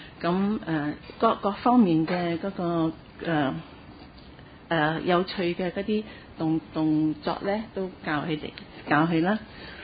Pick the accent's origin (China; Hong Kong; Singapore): Singapore; Cantonese is a second language; 係因為我係新加坡人，所以我講廣東話可能係比較慢啲